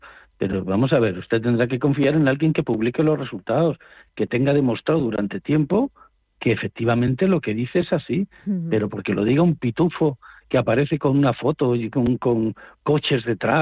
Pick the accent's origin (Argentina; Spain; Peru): Spain; Madrid, Community of Madrid; Yo nací enfrente del Museo del Prado, soy más madrileño que nadie, solo me falta el pañuelo en el cuello y la gorra esa, y bailar el chotis.